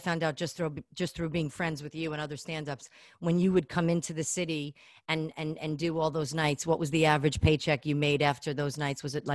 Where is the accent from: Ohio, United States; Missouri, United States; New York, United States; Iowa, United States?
New York, United States; what do you miss the most as a fellow New Yorker?